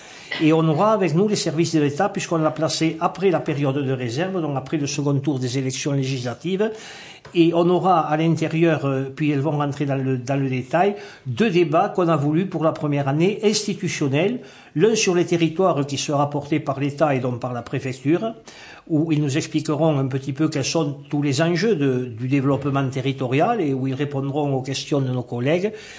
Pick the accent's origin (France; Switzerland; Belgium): France; Occitanie; Et quand on va à Paris, on est de l'Ariège à peu près une quarantaine, quoi